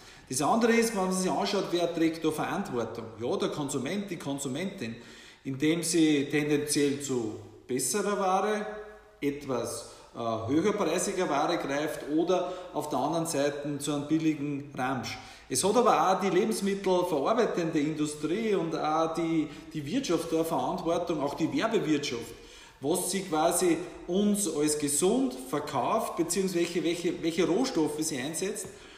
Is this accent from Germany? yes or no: no; Nöchling, Lower Austria, Austria; eine Spezialität aus meiner Heimatgemeinde aus Nöchling